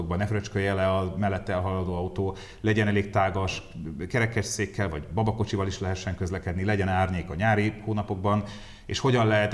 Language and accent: Hungarian; Budapest, Hungary; de azért nekem minden szál Budapesthez köt, itt születtem, itt éltem világéletemben.